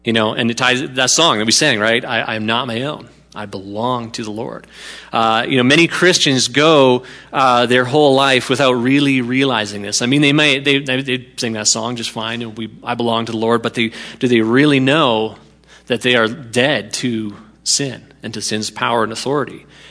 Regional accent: Canada; many of you know, I am a Canadian citizen. My family are all Canadian citizens

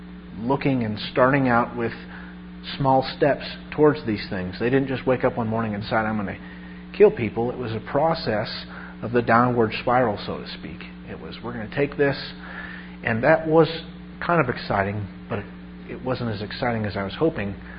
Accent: Nevada, United States; One thing that, you know, growing up in Nevada taught me, because we had prostitution

